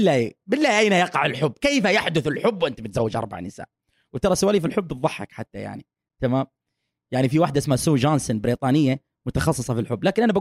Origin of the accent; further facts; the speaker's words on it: Saudi Arabia; وموجودين عندنا في السعودية